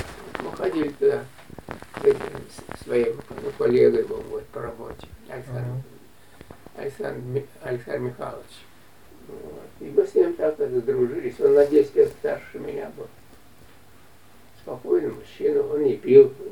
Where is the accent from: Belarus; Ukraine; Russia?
Russia; Moscow; она заинтересовалась, что мы москвичи.